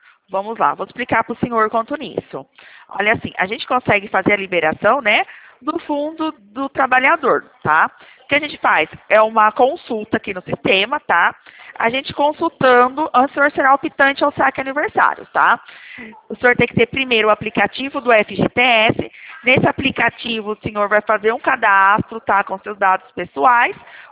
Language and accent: Portuguese; Leme, São Paulo, Brazil; Aqui a gente é de Leme, tá? De São Paulo, interior, tá?